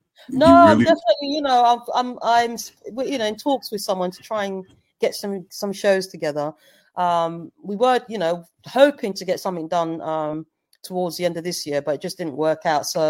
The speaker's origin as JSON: {"language": "English", "country": "Zambia", "said": "because I'm from Zambia, so that's where my folks are."}